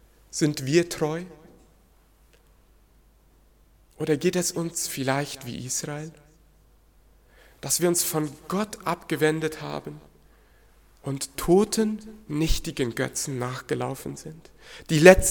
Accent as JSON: {"language": "German", "region": "Chaco", "country": "Paraguay", "said": "Im paraguayischen Chaco, wo ich herkomme, so auch meine Frau"}